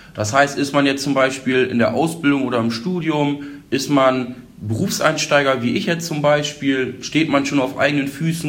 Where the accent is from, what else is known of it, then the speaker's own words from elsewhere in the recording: Holdorf, Lower Saxony, Germany; Bin sonst auch gebürtiger Holdorfer, also sehr hier in der Gemeinde mit vielen Vereinen verwurzelt